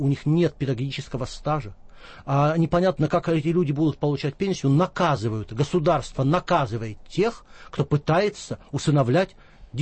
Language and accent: Russian; Omsk, Omsk Oblast, Russia; Вот я дружу в моем родном городе Омске с замечательной организацией